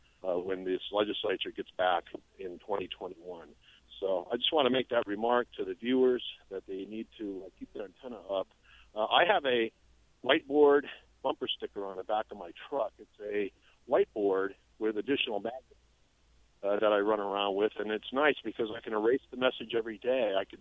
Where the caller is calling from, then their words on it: Sunridge, Nevada, United States; I'm calling from Sunridge up here in North Douglas County.